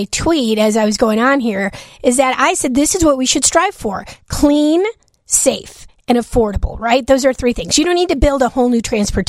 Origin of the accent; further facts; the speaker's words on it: Chicago, Illinois, United States; born there; I'm a neighborhoods girl. I was born in Chicago. I was born in Little Village, Hispanic community.